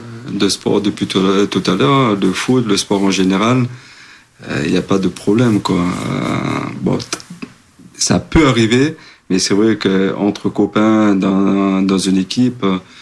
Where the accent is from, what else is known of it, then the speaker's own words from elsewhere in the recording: Réunion, France; Les Portugais, il y en a beaucoup chez nous à La Réunion.